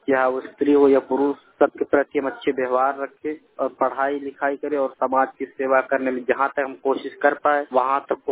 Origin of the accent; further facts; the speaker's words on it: Bihar, India; now in Delhi, India; मैं जिला अररिया गांव डोड़िया सोनापुर राज्य बिहार के रहने वाला हूं। इस समय दिल्ली सीबीएसई बोर्ड से मैं दसवीं कर रहा हूं।